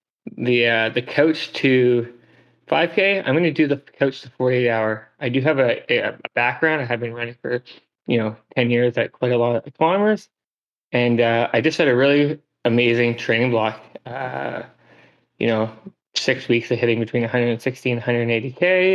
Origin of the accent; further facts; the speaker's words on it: West Coast, United States; I'm from the West Coast. I'm used to rain.